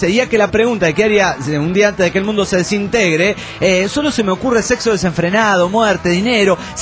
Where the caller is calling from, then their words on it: San Luis, Argentina; de San Luis, República Argentina.